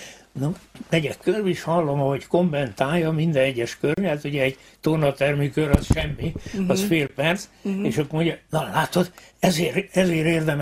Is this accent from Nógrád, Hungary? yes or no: no; Füzérradvány, Borsod-Abaúj-Zemplén, Hungary; kis diákkoromban is megvolt, Füzéradványban nőttem fel, a gyönyörű parkban